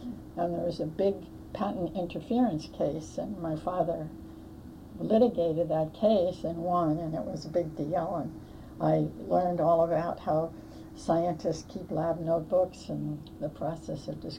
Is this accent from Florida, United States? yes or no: no; Washington, District of Columbia, United States; born there; Oh, well, I was born in Washington, D.C., August 3rd, 1934. Don't tell anybody, so I'll be 73 years old.